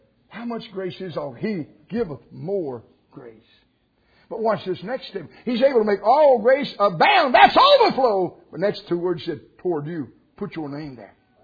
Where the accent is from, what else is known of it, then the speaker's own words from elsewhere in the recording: United States; I remember we grew up on the Conasauga River down there.